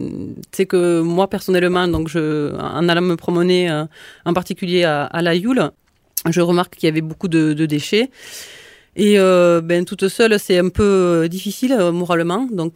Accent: Rodez, Occitanie, France; On est plus concentré sur le Ruthénois parce qu'on est originaire de Rodez et des alentours.

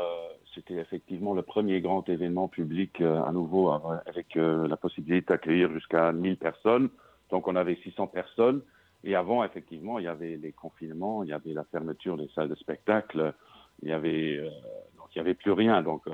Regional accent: Luxembourg; first language Luxembourgish; French is a second language; Il faut savoir qu'au Luxembourg, la plupart des musiciens n'écrivent pas en luxembourgeois, qui est notre langue natale.

